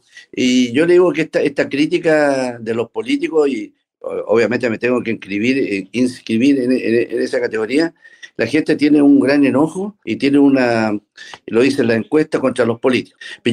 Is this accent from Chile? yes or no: yes; Antofagasta, Chile; Yo soy del norte, conozco la salitrera, conozco los salares, soy de Antofagasta, donde está el litio.